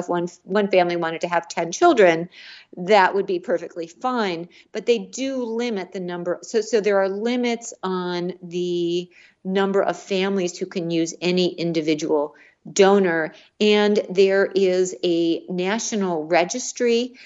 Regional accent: Missouri, United States; for example, to, I don't know, my home state of Missouri

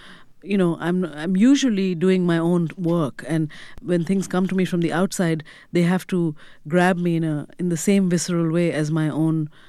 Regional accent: India; which is the style it was when I was growing up in India.

